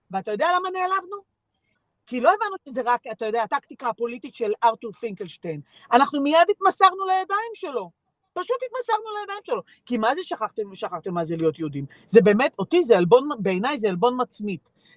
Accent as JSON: {"language": "Hebrew", "town": "Tel Aviv", "region": "Tel Aviv District", "country": "Israel", "tie": "born or raised there", "said": "גדלתי בצפון תל אביב"}